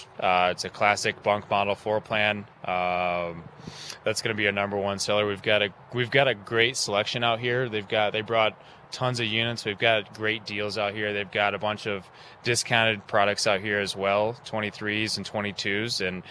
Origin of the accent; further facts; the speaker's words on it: Elkhart, Indiana, United States; I came from Elkhart, Indiana. So born and raised in Elkhart, Indiana, where about 85% of the world's RVs are produced.